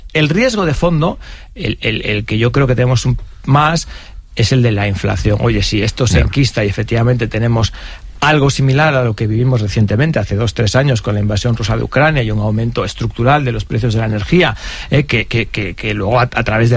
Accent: Spain; Más allá de como españoles, en el episodio que nos afecta de manera directamente.

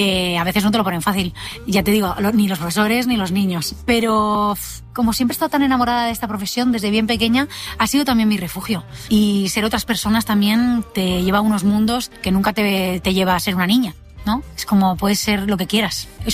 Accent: Catalonia, Spain; now in Madrid, Spain; porque yo soy catalana

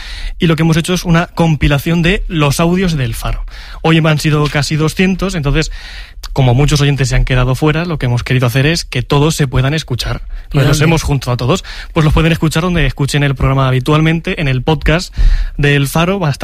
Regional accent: Villanueva de la Jara, Castilla-La Mancha, Spain; Yo soy de Villanueva de la Jara

